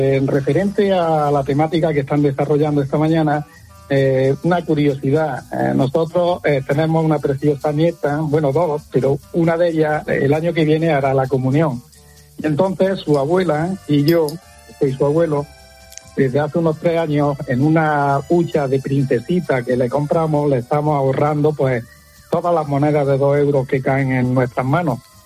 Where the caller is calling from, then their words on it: Jaén, Andalusia, Spain